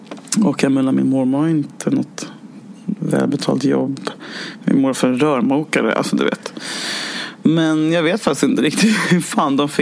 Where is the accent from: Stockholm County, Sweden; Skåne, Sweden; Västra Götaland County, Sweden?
Stockholm County, Sweden; Stockholm; jag hade lite coolhetspoäng för att jag var från Stockholm